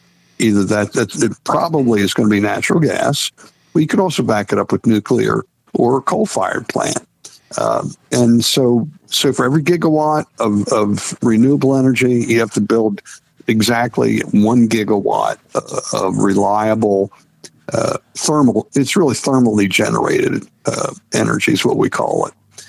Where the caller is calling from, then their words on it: Florida, United States; I'm calling you from Florida right now.